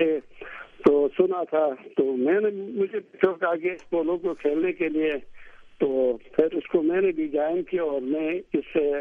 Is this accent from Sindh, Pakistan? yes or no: no; Gilgit, Gilgit-Baltistan, Pakistan; آپ نے تعارف میں یہ بتا دیا. میں گلگت سے تعلق رکھتا ہوں